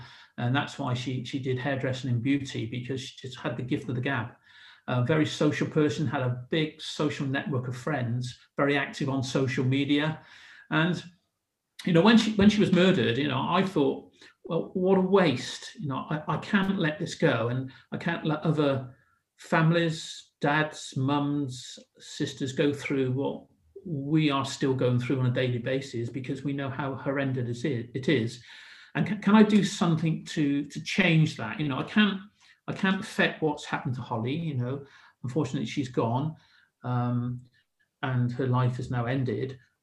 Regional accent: Bristol, South West England, United Kingdom; I grew up in Bristol for the first 18 years of my life.

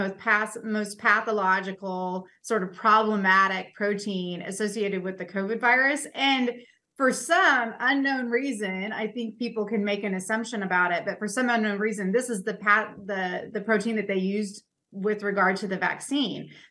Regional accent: Oklahoma, United States; now in Missouri, United States; And I am only in Missouri now. I grew up in Oklahoma, but now I'm all Missouri.

